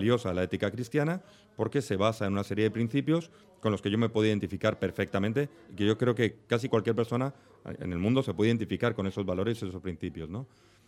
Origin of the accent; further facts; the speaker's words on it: Spain; Y como español me jode un poco.